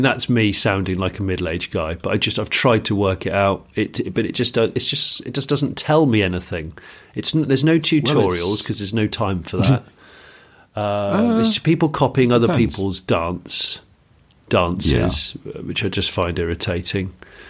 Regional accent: United Kingdom; The British contingent has our own little ramshackle porter cabin that we operate as a Brit pub.

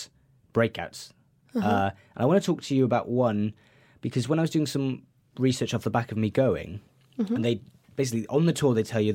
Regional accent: Wales, United Kingdom; it's in Wales and I'm Welsh, so...

